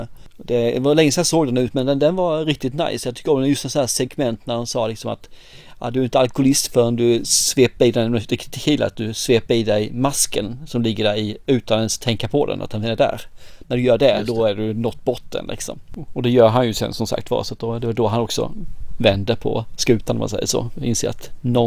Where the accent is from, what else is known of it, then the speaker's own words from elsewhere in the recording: Småland, Sweden; Det var enbart min småländska illvilja som gjorde att jag var vaken.